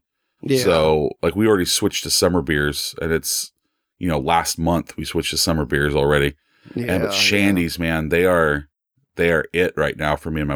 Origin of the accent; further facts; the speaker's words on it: California, United States; This is going to totally out me as a Californian.